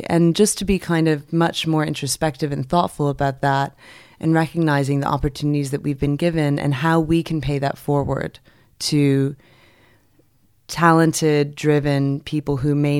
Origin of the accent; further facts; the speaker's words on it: New York, United States; So I was born and raised in New York.